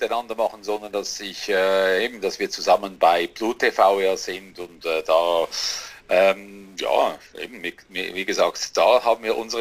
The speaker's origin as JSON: {"language": "German", "country": "Switzerland", "said": "es tut ja wirklich weh, so als Schweizer, wenn man ja so gut drin ist in einer Weltmeisterschaft."}